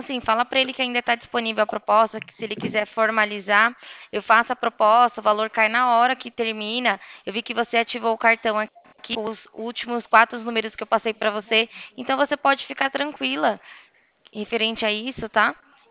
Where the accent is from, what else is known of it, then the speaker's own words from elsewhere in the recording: São Paulo, Brazil; Ainda mais eu que sou de São Paulo